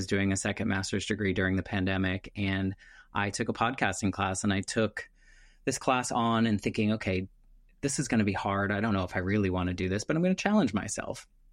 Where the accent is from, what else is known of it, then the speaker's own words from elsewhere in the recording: New England, United States; born there; I was born in New England, so I understand what that's like up there.